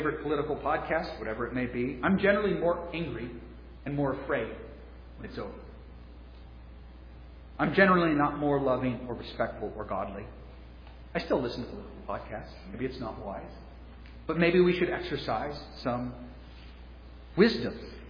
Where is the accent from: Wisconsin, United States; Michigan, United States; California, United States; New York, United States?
California, United States; now in Virginia, United States